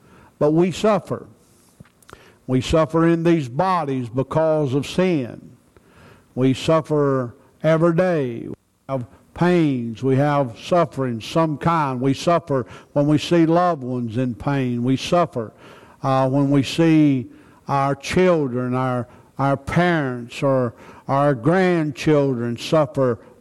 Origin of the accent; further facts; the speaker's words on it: United States; born there; I thank the Lord that I was born in America